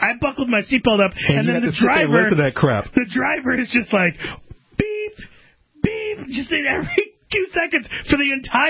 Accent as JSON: {"language": "English", "region": "California", "country": "United States", "tie": "born or raised there", "said": "when I was growing up in California as a very young child, we're talking like 5 years old"}